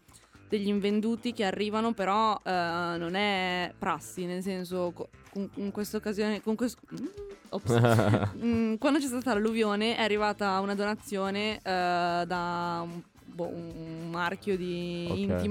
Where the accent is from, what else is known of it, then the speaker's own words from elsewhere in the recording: Ravenna, Emilia-Romagna, Italy; Io sono di Ravenna, quindi a Ravenna.